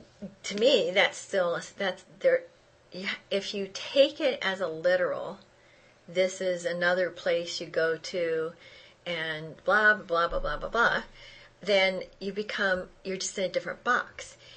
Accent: San Antonio, Texas, United States; born there; the story I was born in San Antonio, Texas.

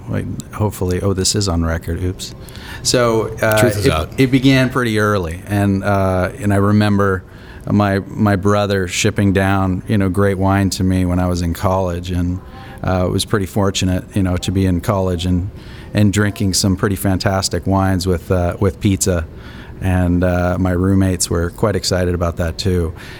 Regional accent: Napa Valley, California, United States; I was born and raised in the Napa Valley and grew up there, went to school in Southern California, and then was in Silicon Valley for many years

